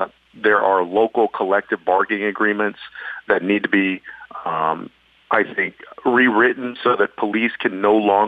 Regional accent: San Antonio, Texas, United States; You know, I wrote an op-ed recently in the San Antonio Express News in my hometown newspaper. And I said that as somebody who grew up in the inner city

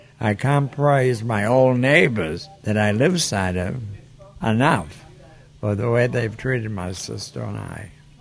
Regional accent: West Groton, Massachusetts, United States; from West Groton, and I run the little country store in the square.

